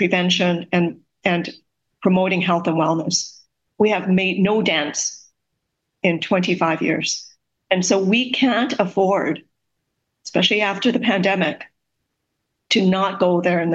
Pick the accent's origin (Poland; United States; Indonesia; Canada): Canada; as a Canadian, I actually know what I need, when I need it, and I'm in the driver's seat. That's how healthcare in Canada is sustainable.